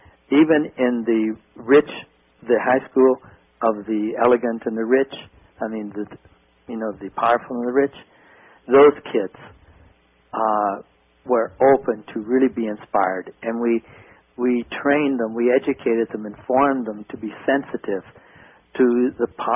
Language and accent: English; the South, United States; even though I'm from the South in a sense.